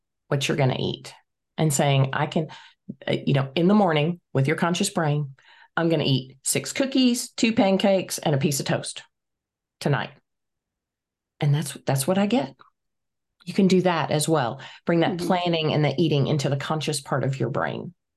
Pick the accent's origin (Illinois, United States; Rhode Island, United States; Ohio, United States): Rhode Island, United States; I grew up in Rhode Island many nights with sand in the bed.